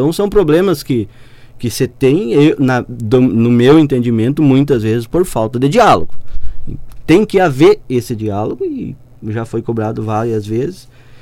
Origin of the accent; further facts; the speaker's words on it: São Nicolau, Rio Grande do Sul, Brazil; E nós, como São Nicolauense, como vice-prefeito, que amo a minha terra